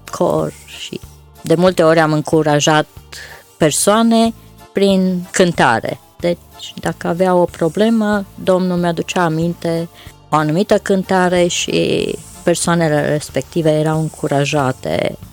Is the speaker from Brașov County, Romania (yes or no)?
yes; Brașov, Brașov County, Romania; born there; eu m-am născut în Brașov în 1951. Părinții și bunicii au fost creștini, deci de mic am crescut într-o familie creștină